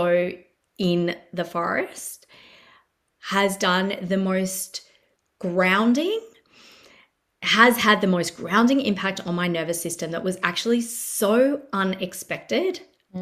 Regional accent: Melbourne, Victoria, Australia; now in Gold Coast, Australia; So I have always lived near the ocean. I grew up in Melbourne, and it's bay. It's bay. It's not surf beach, but we always lived near the ocean. And then I now live on the Gold Coast, but we actually live backing onto a forest.

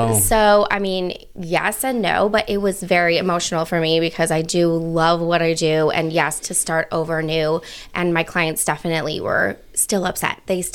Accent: California, United States; now in Boise, United States; we were saving to buy something in California. Yes, we're from Cali.

